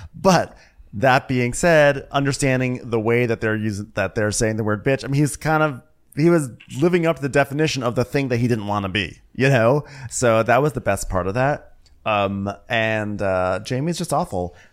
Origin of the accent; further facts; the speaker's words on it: Maryland, United States; accent: southern; I have this southern accent, but I'm from Maryland.